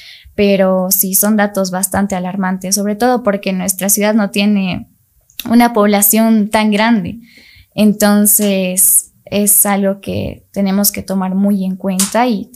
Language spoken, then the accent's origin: Spanish; Bolivia; soy de Bolivia